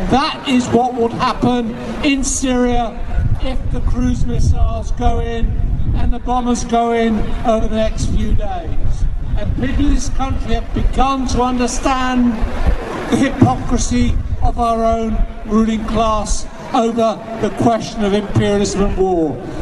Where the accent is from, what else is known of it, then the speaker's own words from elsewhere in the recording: Chesterfield, East Midlands, United Kingdom; because I come myself from Chesterfield and North Derbyshire.